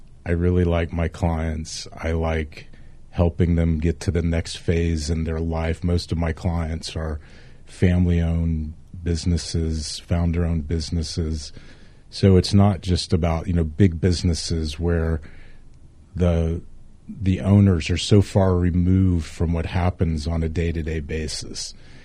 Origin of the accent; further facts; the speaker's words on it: Houston, Texas, United States; But I'm a Texan. I'm from Houston.